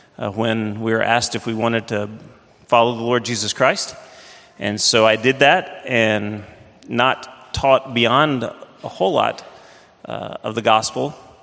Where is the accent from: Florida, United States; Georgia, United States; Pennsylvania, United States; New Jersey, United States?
Georgia, United States; Flintstone; So I grew up in Flintstone, Georgia, which is a pebble's toss from Chattanooga, Tennessee.